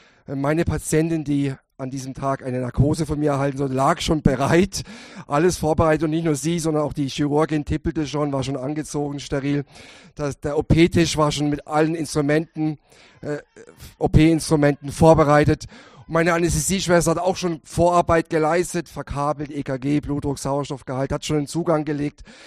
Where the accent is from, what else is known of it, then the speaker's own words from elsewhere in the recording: Baden-Württemberg, Germany; accent: southern German; Und seit 28 Jahren in Würzburg. Wir kommen aber, ihr hört das ein bisschen raus, ich habe einen süddeutschen Klang in der Sprache. Wir kommen aus Südbaden, Freiburg, Basel, da unten die Ecke her.